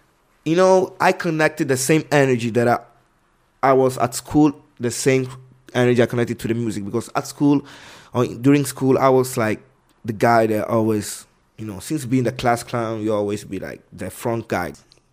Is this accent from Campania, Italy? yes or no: no; Palermo, Sicily, Italy; I come from Palermo, which is different.